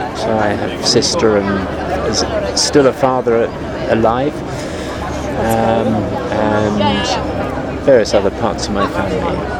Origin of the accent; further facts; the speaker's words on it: Cambridge, East of England, United Kingdom; I'm English.